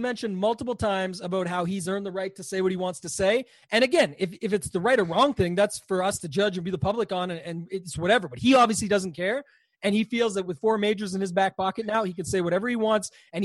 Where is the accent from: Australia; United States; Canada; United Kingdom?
Canada; Now, being Canadian, I got lucky.